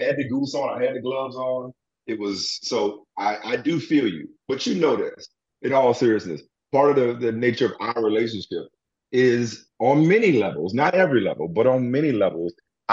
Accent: New York, United States; But you know, as a New Yorker, and this just allows you to expand your repertoire when it comes to your fashion taste.

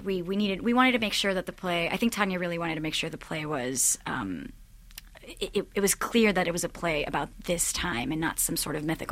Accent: Mexico; moved away as an adult; now in United States; I don't quite feel at home in Mexico, and I don't quite feel at hom

